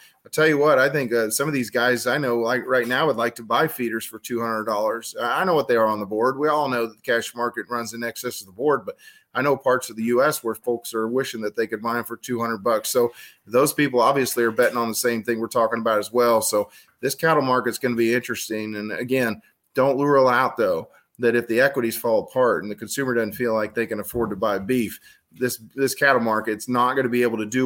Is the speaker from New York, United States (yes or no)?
no; Illinois, United States; the part of the world that it's coming from is from my home state, from Illinois.